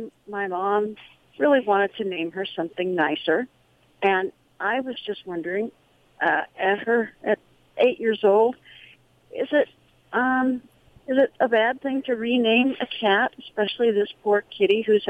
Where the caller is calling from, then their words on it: San Luis Obispo, California, United States; I'm calling from San Luis Obispo, California.